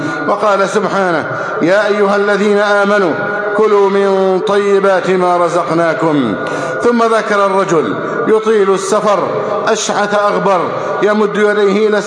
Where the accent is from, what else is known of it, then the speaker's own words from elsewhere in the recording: Egypt; اللهم احفظ بلدنا مصر أمناً أماناً، صفاءً رخاءً